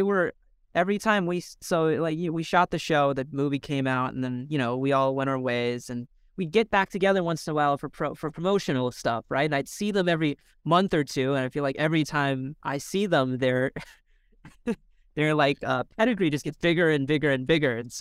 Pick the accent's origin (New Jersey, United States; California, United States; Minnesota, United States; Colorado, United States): Minnesota, United States; I didn't have it growing up in Minnesota.